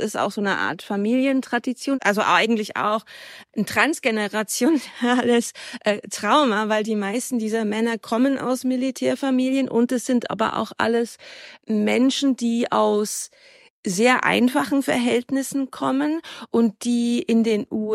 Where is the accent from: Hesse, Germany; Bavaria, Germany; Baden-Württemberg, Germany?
Bavaria, Germany; wir sind beide aus Arbeiterfamilien. Ich komme aus einem bayerischen kleinen Dorf. Also wir sind in einer Großfamilie aufgewachsen